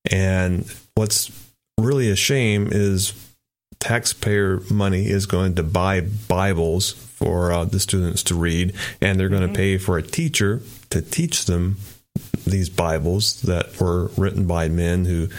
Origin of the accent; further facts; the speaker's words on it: Kentucky, United States; now in Texas, United States; and I'm originally from Kentucky, born and raised there.